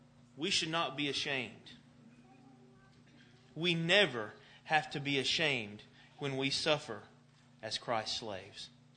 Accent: Chickamauga, Georgia, United States; I look back into where I grew up, and I grew up in Chickamauga, where one of the bloodiest battles of the Civil War took place.

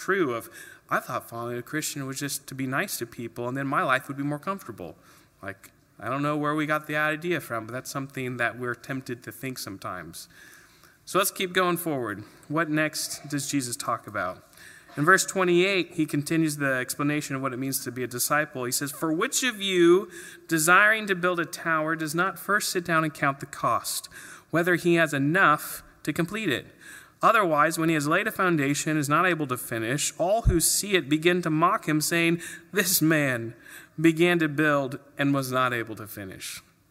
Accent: Alaska, United States; But also now they think about growing up in Alaska, we never planted a pear tree ever because it's in Alaska.

